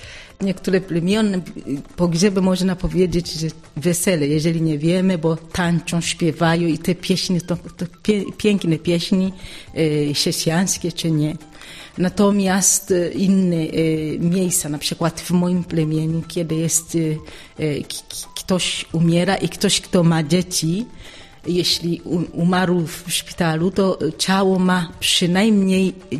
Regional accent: Tanzania; Jestem z Tanzanii i tam urodziłam się, nauczyłam się i studiowałam, zanim wstąpiłam do tego zgromadzenia.

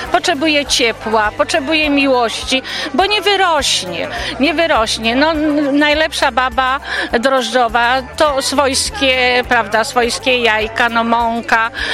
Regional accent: Spórok, Opole Voivodeship, Poland; jesteśmy ze Spuroka

